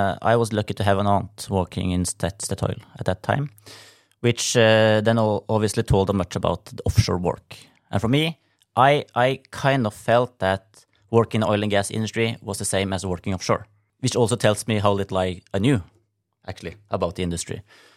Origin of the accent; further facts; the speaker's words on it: Drammen, Buskerud, Norway; now in Stavanger, Norway; But I'm from Drammen, so I'm from the eastern part of Norway.